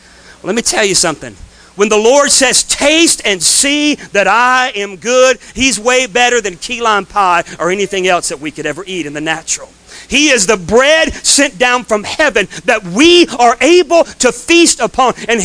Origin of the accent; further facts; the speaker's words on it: Florida, United States; I'm from North Florida, and they don't make key lime pie anywhere else like they make it in those seafood restaurants in North Florida.